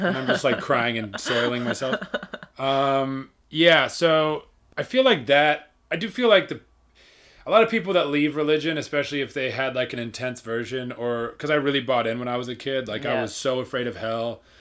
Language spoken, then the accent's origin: English; Springfield, Missouri, United States; Well, I grew up in the Ozarks, Southwest Missouri. Springfield is the name of the city. And it's like the Bible Belt, you know? So it's like the buckle of the Bible Belt.